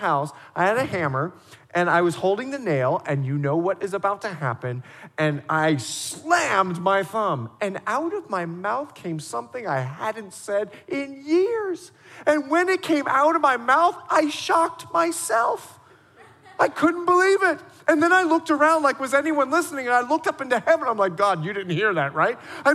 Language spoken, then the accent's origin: English; Bahamas; I remember when I was building my house in Montana, we lived there for a few years. Now, I'm from the Bahamas. We lived there for a few years and we left.